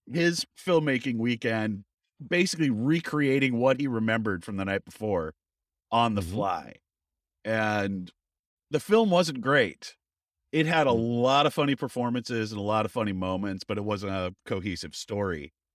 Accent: San Jose, California, United States; I was excited to go down to San Jose because I grew up in San Jose.

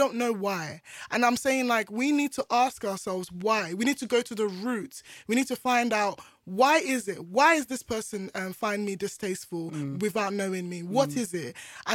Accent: Nigeria; I'm here entering everywhere as a Nigerian Igbo woman.

